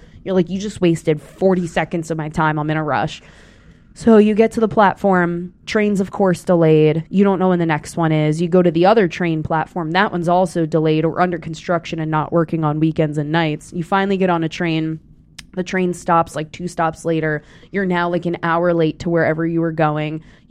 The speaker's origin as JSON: {"language": "English", "region": "East Coast", "country": "United States", "tie": "born or raised there", "said": "And to me, you know, I grew up on the East Coast."}